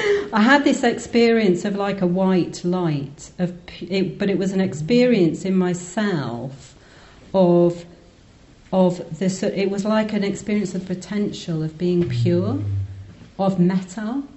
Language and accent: English; Newcastle, North East England, United Kingdom; I'm from Newcastle, and me and my friends had gone to the Lake District for a weekend or something.